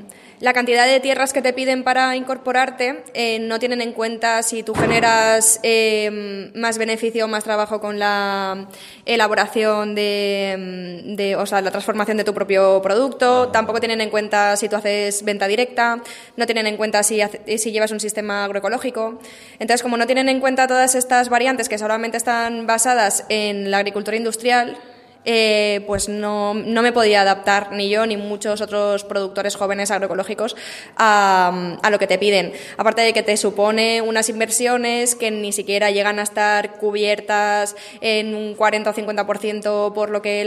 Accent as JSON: {"language": "Spanish", "region": "Valencian Community", "country": "Spain", "said": "Pues yo vengo del país Valencia, que está en la costa este del Estado español"}